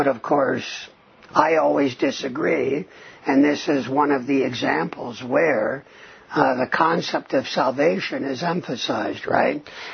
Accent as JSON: {"language": "English", "country": "United States", "tie": "born or raised there", "lives_now": "Israel", "said": "Not something that I experienced growing up in the United States."}